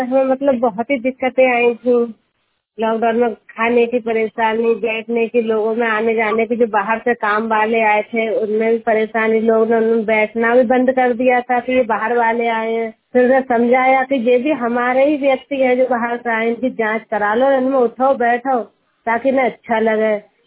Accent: Abhaypur, Uttar Pradesh, India; मैं गांव अभयपुर से हूँ, जिला बरेली है, पोस्ट भोजीपुरा है, थाना भी भोजीपुरा ही है, तहसील बरेली है।

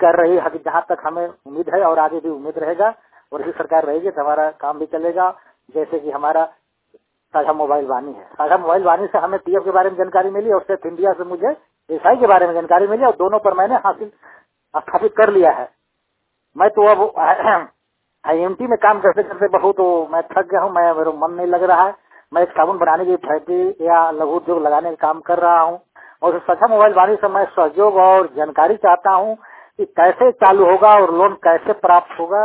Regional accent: Jharkhand, India; मैं झारखंड के पलामू डिस्ट्रिक्ट का निवासी हूँ।

